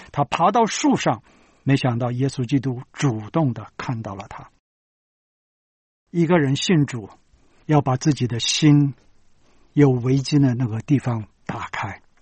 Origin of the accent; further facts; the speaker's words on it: China; 因为你跟我不是犹太人呢，咱们是中国人呢